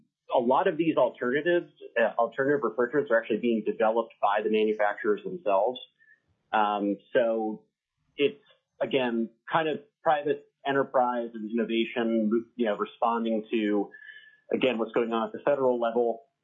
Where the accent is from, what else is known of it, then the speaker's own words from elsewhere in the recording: Pennsylvania, United States; So I know in my home state here in Pennsylvania, we just adopted the 2018 ICC code standards last year.